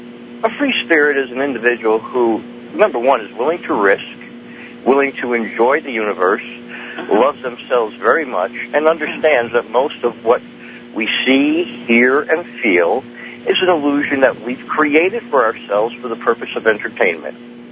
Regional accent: Newark, New Jersey, United States; born there; I was born in Newark, New Jersey

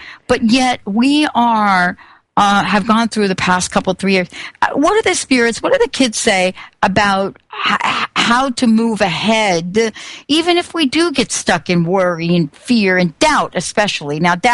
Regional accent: New York City, New York, United States; I grew up in New York City. I would never walk down a dark alley.

